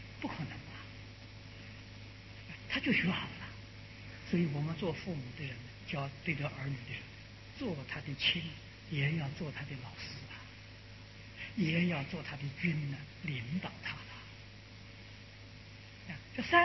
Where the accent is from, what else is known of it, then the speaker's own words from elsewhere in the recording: Fujian, China; 我在小时候，我的童年在福建，我住在建国，住了六，我的小学在建国店。